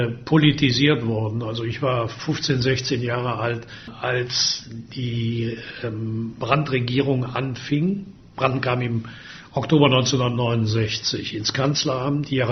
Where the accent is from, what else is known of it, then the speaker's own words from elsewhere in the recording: Würselen, North Rhine-Westphalia, Germany; in meiner Heimatstadt in Würselen.